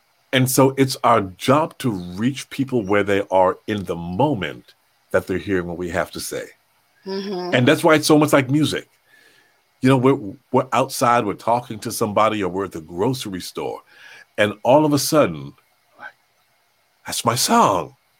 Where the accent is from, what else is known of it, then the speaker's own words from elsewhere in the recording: Toronto, Ontario, Canada; When I was growing up, I grew up in Toronto. So it was a very multicultural city, multicultural classroom. I was born in Toronto, but my parents were born in Jamaica.